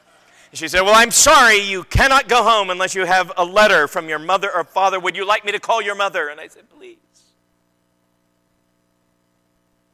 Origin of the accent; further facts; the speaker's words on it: Neosho, Missouri, United States; I'm from the Ozarks. My elementary school, I was raised in Neosho, Missouri.